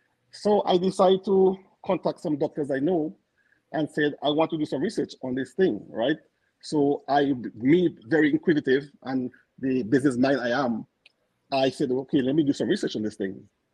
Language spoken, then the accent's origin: English; Dominica; now in Colorado, United States; growing up in Dominica, especially growing up marijuana